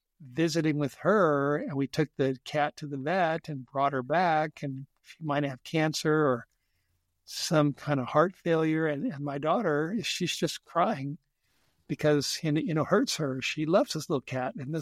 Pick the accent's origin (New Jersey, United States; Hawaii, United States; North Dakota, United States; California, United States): California, United States; now in Idaho, United States; Enjoy California. That's my home state. I'm now in North Idaho.